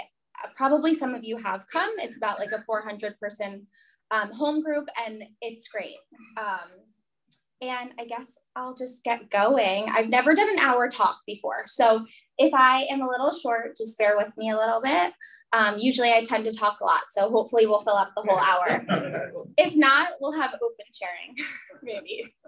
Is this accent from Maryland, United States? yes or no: yes; Rockville, Maryland, United States; So in high school, I grew up in Rockville, Maryland. I don't know if you guys know it probably.